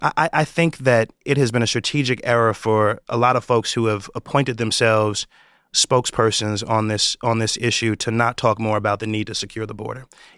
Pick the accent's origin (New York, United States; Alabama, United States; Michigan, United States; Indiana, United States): New York, United States; making sure that my home state of New York has the resources